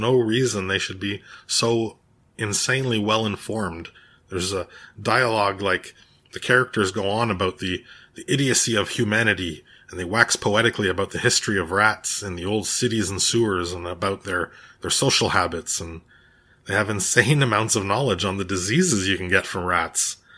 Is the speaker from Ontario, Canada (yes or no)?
no; Quebec, Canada; I grew up in Quebec and watching French and Italian movies from a very young age. Yeah, we spoke mostly English in my house, but one of my grandmothers is Italian, one is French.